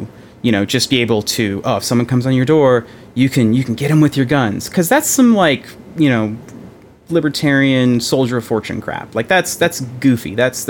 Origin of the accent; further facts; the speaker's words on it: Texas, United States; Being a Texan, I grew up around guns.